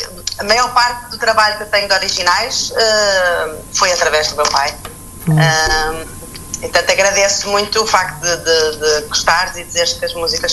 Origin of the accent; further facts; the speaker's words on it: Lisbon, Portugal; also born or lived in Madeira; Eu neste momento estou na Madeira, que é a minha terra, onde eu nasci, mas eu tenho feito um percurso por vários sítios. Eu cresci em Lisboa, onde o meu pai fez carreira, e voltei para a Madeira num ano depois de eles terem voltado, o meu pai e a minha mãe.